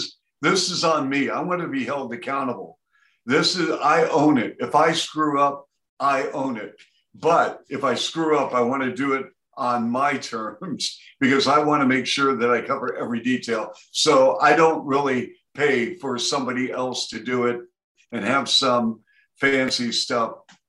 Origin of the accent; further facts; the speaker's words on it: Seattle, Washington, United States; I grew up in Seattle.